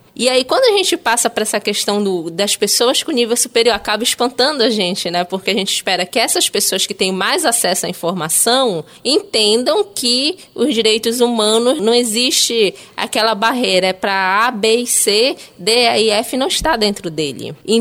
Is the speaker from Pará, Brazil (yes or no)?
yes; Belém, Pará, Brazil; algo que para todos nós que crescemos em Belém é bem característico